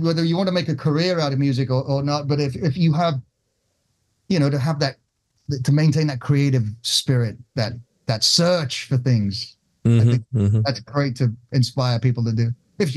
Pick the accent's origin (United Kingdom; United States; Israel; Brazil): United Kingdom; England; also born or lived in Fiji; now in Spain; And growing up in England and then being in Fiji I sort of knew that, but I didn't have any connection with them at the time. So when we moved to Spain in 1981, we happened to fall right in this real, really musical neighborhood.